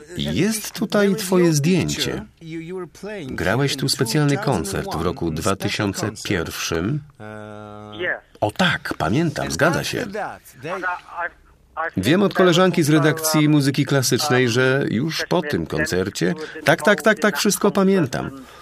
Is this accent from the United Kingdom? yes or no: yes; England, United Kingdom; Polish is a second language; Pochodzę z Anglii i miałem szczęście grać z takimi postaciami jak